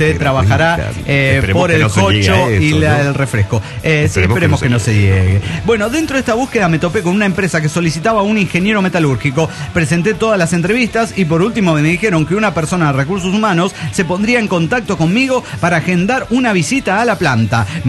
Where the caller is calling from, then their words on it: Morelia, Michoacán, Mexico; de Morelia, Michoacán.